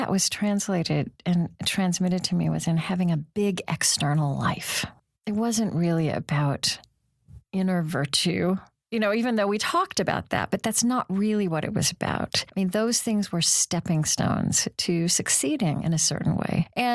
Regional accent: Bible Belt, United States; I grew up in the Bible Belt, as we say here.

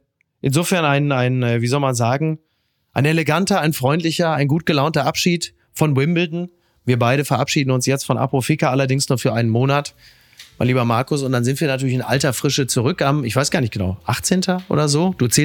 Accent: Henrichenburg, North Rhine-Westphalia, Germany; also in meinem Heimatdorf in Henrichenburg gibt es eine Kartoffel in derselben Größe.

